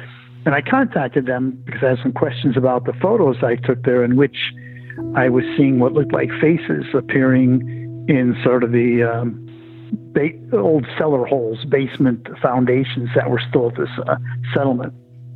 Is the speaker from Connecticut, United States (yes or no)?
yes; Connecticut, United States; born or raised there